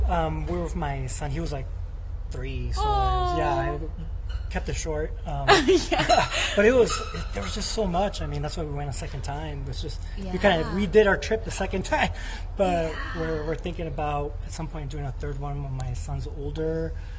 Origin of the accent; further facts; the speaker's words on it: Los Angeles, California, United States; Los Angeles.